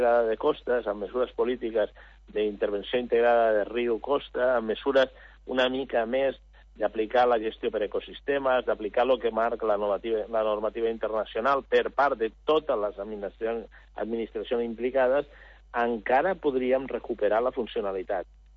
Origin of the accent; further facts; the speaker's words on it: Calafell, Catalonia, Spain; jo abans parlava de la platja de Calafell, jo vaig créixer a Calafell.